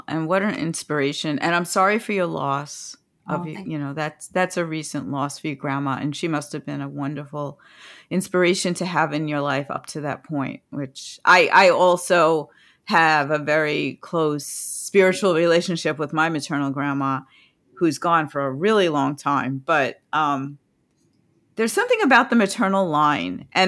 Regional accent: New York, United States; now in New Jersey, United States; We're both in New Jersey now. We're both from New York, and we both now live in New Jersey.

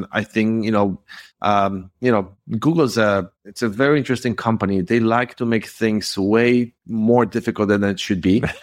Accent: Warsaw, Masovian Voivodeship, Poland; English is a second language; moved away as an adult; now in United States; I'm sure you hear my accent. I'm originally from Poland, from Warsaw. I've lived in US for about 32 years now, but I came when I was 20. So that makes me 52.

